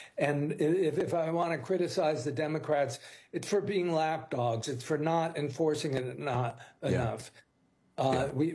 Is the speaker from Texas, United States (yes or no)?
yes; Dallas, Texas, United States; I was from Dallas, and we went to the Alamo.